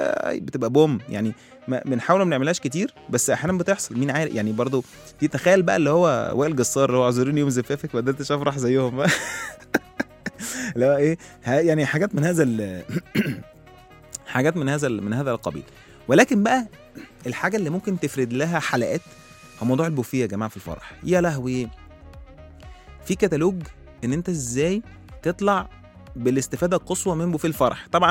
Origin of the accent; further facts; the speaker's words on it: Egypt; ب 10000 جنيه في مركز شباب، احنا مصريين هو كده يعني